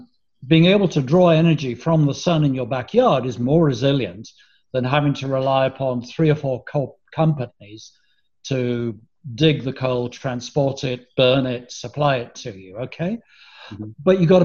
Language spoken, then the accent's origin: English; Ireland; And when I was a kid, I was brought up in Ireland, not in Pennsylvania.